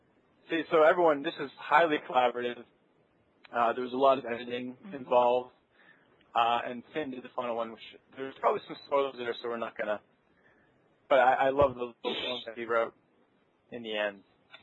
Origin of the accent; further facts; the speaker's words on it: Toronto, Ontario, Canada; I'm from Toronto